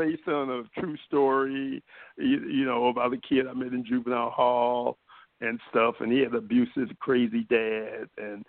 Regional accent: Watts, California, United States; also born or lived in Detroit; And we grew up in Watts. I don't know if you're familiar with California. But my parents were separated. We came from Detroit.

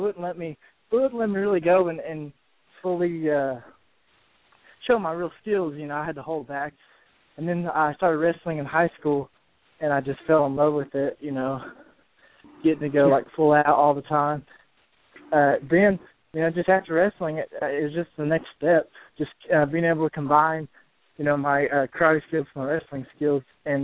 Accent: Virginia, United States; also born or lived in Louisiana / Chicago; I lived in outside Chicago for a while. I was born in Louisiana, and I lived in Southwest Virginia for most of my life. So I got kind of a big mix and jumble of things, I guess.

